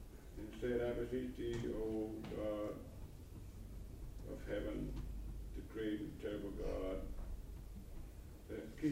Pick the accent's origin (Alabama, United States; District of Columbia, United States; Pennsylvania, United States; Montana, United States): Pennsylvania, United States; Philadelphia; We don't want to tell folk up the state that we came from Philadelphia. We want to name Jacksonville. Orlando. I tried that for a while.